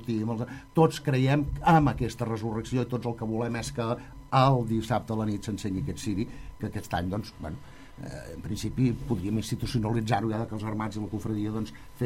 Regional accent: Reus, Catalonia, Spain; Però penseu que jo sóc de Reus. I Reus és una ciutat amb una vida d'entitats i d'iniciatives brutal.

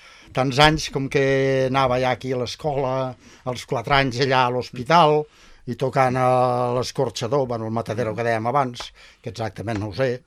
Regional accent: Belianes, Catalonia, Spain; now in L'Espluga de Francolí, Spain; Soc de Belianes.

